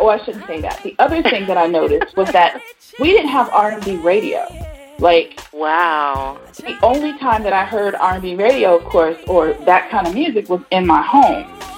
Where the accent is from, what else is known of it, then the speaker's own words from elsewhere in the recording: Pasadena, California, United States; also born or lived in Arizona; Yeah, I was born here, but I was raised in California.